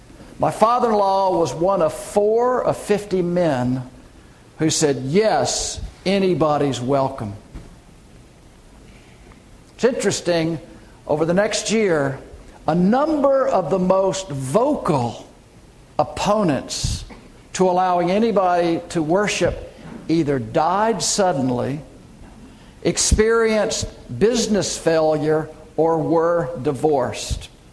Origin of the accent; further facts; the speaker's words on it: Birmingham, Alabama, United States; The civil rights movement in 1963 was red hot with intensity in my hometown of Birmingham, Alabama.